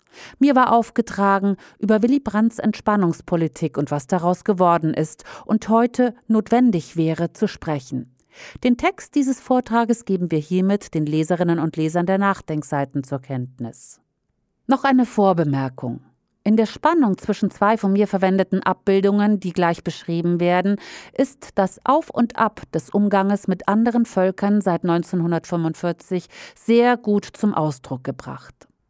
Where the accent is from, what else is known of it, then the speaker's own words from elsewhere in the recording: Baden-Württemberg, Germany; Mein Heimatdorf liegt genau zwischen Mannheim und Heilbronn und auch zwischen Bruchsal und Pforzheim im Südwesten und Würzburg im Nordosten.